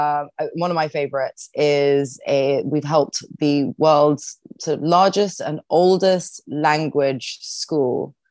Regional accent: South of England, United Kingdom; In the UK, the accents vary a lot. So I'm from the South.

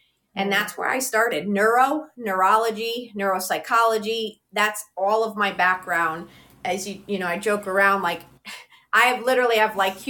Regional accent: Connecticut, United States; So I grew up in Connecticut. My family's pretty much all Connecticut and New York, and I have cousins in Jersey. So we're pretty much the tri-state area and an Italian family.

